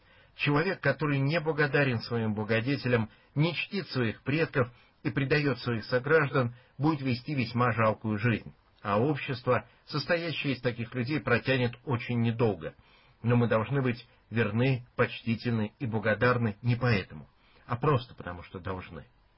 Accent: Russia; born there; Наша благодарность промыслу Божию за то, что мы родились в России, за то, что мы говорим по-русски, за то, что мы унаследовали славу наших предков и более всего за то, что мы восприняли бесконечно драгоценное сокровище православной веры

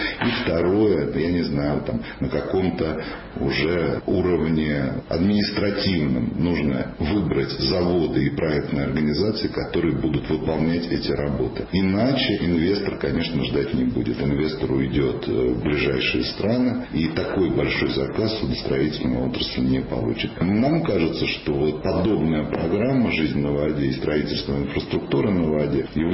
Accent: Moscow, Russia; мы начинаем в Москве, потому что здесь, конечно, совершенно другой инвестиционный климат, ну и мы, собственно, москвичи.

